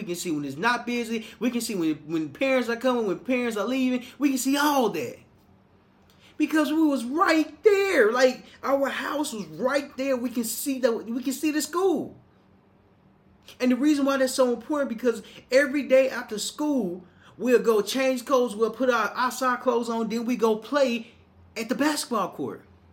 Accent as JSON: {"language": "English", "town": "Little Rock", "region": "Arkansas", "country": "United States", "tie": "born or raised there", "said": "I remember standing in this house when I was raised in Little Rock, Arkansas, by a single mom raising three boys by herself."}